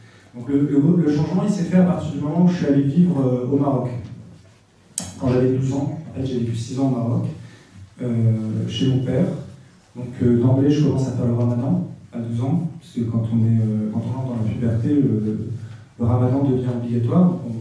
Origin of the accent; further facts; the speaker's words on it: Paris, Île-de-France, France; born there; also born or lived in Essonne; Donc, je suis né à Port-Royal, dans le 14e arrondissement de Paris. Donc quand j'ai 4-5 ans à peu près, mes parents divorcent et donc ma mère, mon frère, mon père, nous allons vivre en Essonne en 1995